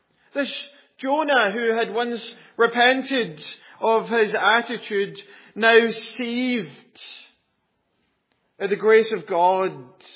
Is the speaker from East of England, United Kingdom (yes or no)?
no; Wales, United Kingdom; The last revival in my home country of Wales was in 1904.